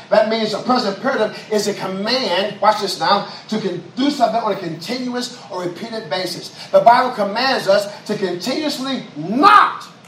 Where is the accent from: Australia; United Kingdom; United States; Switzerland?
United States; Chicago, Illinois; Yeah, I'm from the city. I'm from Chicago West Side.